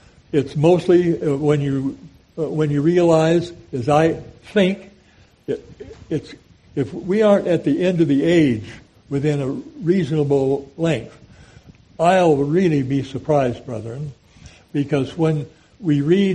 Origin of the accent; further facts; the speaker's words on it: United States; As an American, I often made the mistake of thinking that what was happening here is happening all over the world.